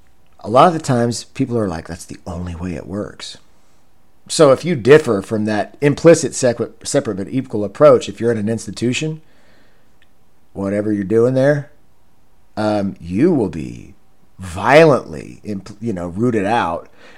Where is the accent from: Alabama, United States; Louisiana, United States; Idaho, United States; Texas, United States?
Texas, United States; a civil rights and liberties advocate born and raised in Texas, I have experienced, which is in the Deep South